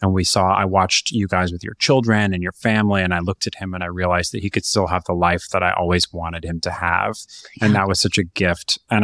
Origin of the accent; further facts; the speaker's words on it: Modesto, California, United States; Not awful. It was actually a really nice place to grow up, but it was, you know, Trump's America, Central California.